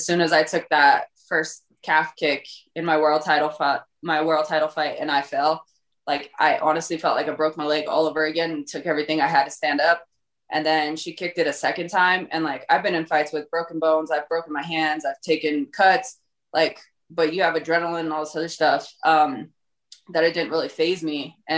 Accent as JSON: {"language": "English", "region": "Colorado", "country": "United States", "tie": "born or raised there", "said": "Born and raised in Colorado."}